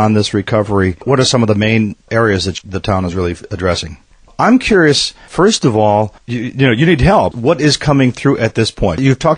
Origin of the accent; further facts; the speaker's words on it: Midwest, United States; I can recall growing up in the Midwest, you never wanted to really stand out